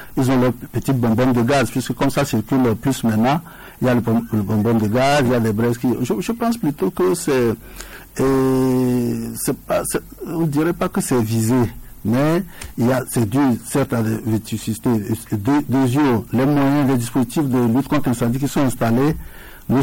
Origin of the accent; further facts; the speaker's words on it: Togo; en sachant que nous sommes tous des Togolais